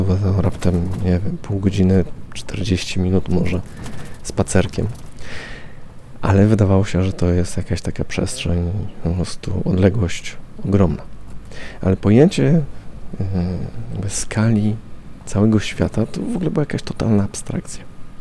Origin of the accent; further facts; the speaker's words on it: Warsaw, Masovian Voivodeship, Poland; Wychowywałem się w Warszawie na Jelonkach. No i tam takie blokowiska były, takie jedne z pierwszych.